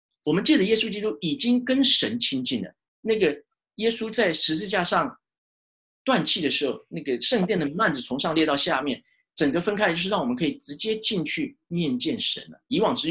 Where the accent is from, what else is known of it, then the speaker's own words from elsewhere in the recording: Taiwan; 其实我们从台湾来的神多着呢。